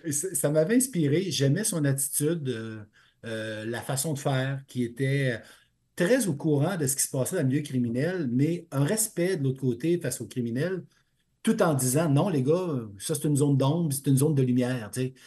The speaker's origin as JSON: {"language": "French", "region": "Quebec", "country": "Canada", "tie": "born or raised there", "said": "Mon père avait un garage quand j'étais jeune, en Beauce."}